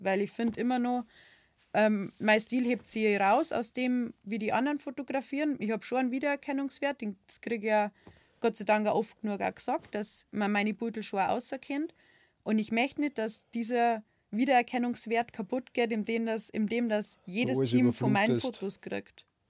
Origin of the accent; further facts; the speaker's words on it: Germany; Und das Lustige ist, ich bin Deutsche.